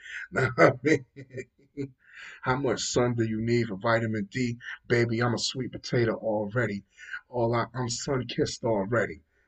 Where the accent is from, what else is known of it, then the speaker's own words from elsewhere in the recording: United States; Hey, listen. I'm an American, buddy. We still use customary. We don't use metric.